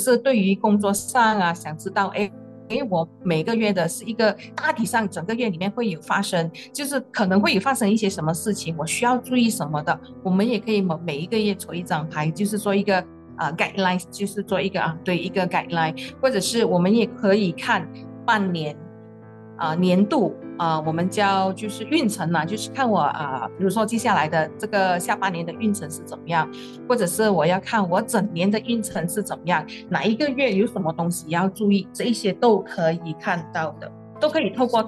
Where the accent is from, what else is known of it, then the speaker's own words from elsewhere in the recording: Guangdong, China; accent: Cantonese; 我们广东话讲，物系死嘅，人系生嘅。